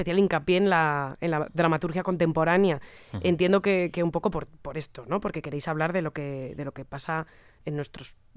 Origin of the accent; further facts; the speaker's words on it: Valencian Community, Spain; Sí, yo os los regalaba, que soy valenciana